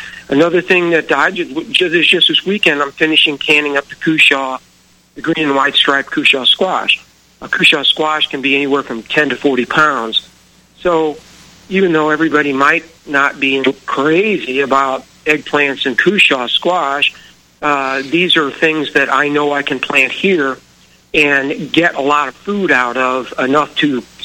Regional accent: Florissant, Missouri, United States; I grew up near St. Louis in the county in a place called Florissant, which is connected to Ferguson.

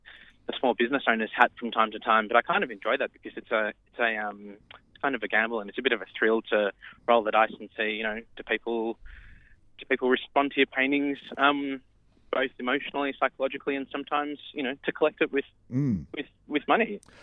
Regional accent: Australia; born there; I was born in Australia, even though my parents are Chinese, and my dad is a pretty renowned composer in China

